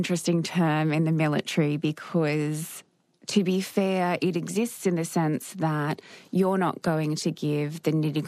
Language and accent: English; Ipswich, East of England, United Kingdom; People I knew from growing up in Ipswich were joining